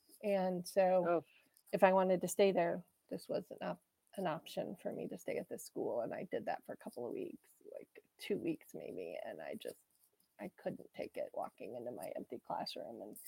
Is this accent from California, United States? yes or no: no; Wisconsin, United States; now in Idaho, United States; So my parents relocated. I grew up in Wisconsin, just outside of Madison.